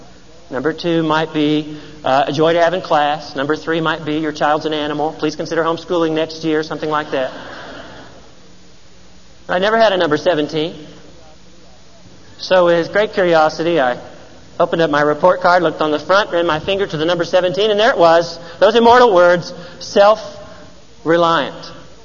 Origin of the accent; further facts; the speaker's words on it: Georgia, United States; as it was in my home state of Georgia.